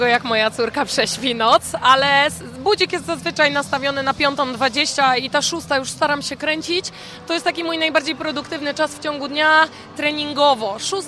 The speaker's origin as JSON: {"language": "Polish", "town": "Kołobrzeg", "region": "West Pomeranian Voivodeship", "country": "Poland", "said": "pochodzę z Kołobrzegu, mam 36 lat."}